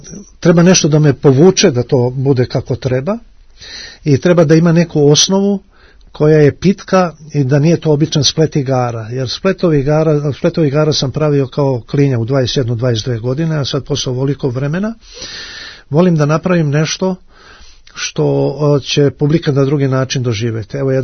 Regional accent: Obrenovac, Belgrade, Serbia; ja sam iz Obrenovca rodom, a moj otac je iz sela Zvečke pokraj Obrenovca 4 km.

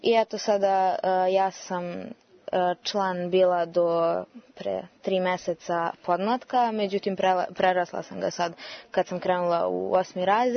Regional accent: Valjevo, Kolubara District, Serbia; born there; ja sam rođena u Valjevu.

